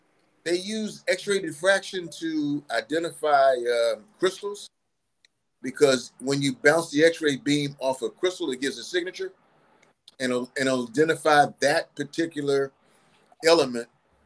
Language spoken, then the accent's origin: English; Washington, District of Columbia, United States; I'm from Washington, D.C. I grew up here. Grew up in northeast and southeast D.C.